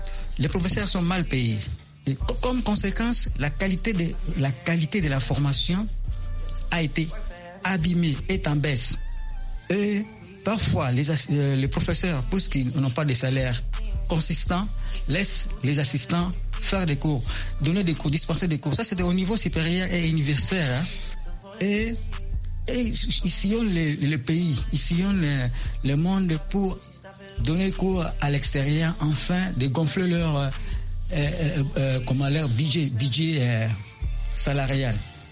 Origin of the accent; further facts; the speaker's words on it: DR Congo; ici chez nous en Afrique, particulièrement dans mon pays, la RDC.